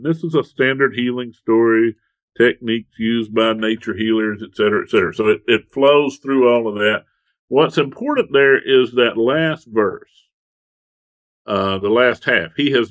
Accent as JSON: {"language": "English", "country": "United States", "said": "I can say I'm an American"}